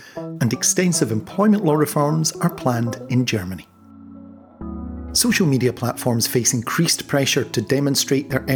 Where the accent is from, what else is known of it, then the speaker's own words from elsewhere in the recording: Scotland, United Kingdom; I'm Scottish, so have been spared that indignity.